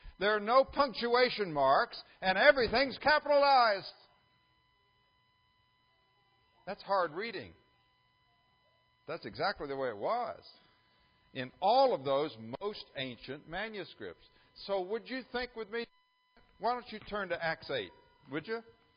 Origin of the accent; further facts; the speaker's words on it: Netherlands; moved away; When I grew up in Holland and went to Dutch schools